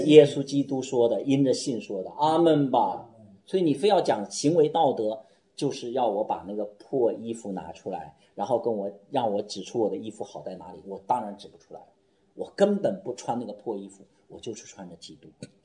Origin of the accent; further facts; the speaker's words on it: China; 我们中国人的习惯以为说结婚的时候才戴戒指